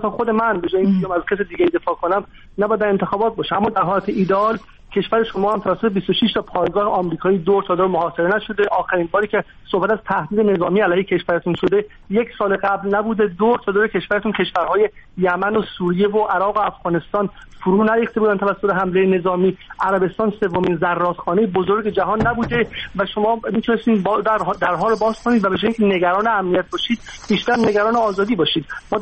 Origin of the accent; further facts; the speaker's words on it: Iran; born there; ما در سوئیس هم به دنیا نیومدیم، ما در ایران به دنیا اومدیم،